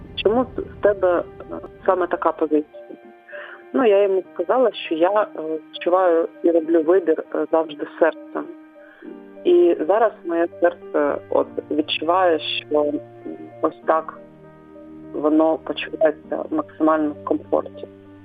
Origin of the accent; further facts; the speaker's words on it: Donetsk Oblast, Ukraine; Так як ми всі вихідці з Донецької області займалися громадською діяльністю